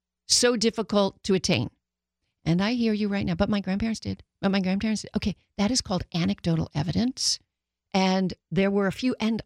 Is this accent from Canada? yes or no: yes; Canada; Hello, Canada. You know I'm Canadian too.